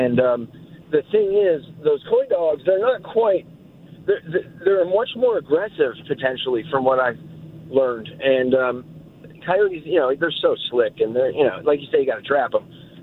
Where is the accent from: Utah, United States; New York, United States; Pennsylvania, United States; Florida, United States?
Pennsylvania, United States; I grew up in Pennsylvania, and I was deer hunting.